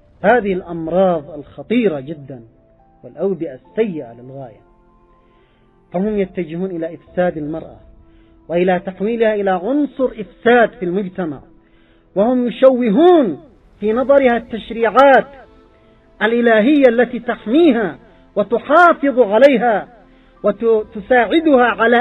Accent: Yemen; المرأة عندنا في اليمن ألم تقتل بالقنابل الأمريكية والقنابل البريطانية

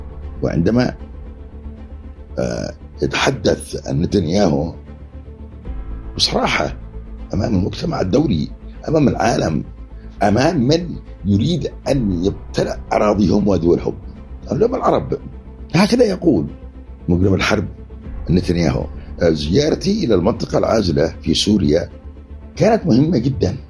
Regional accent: Yemen; بيخاطبني أنا كيمني

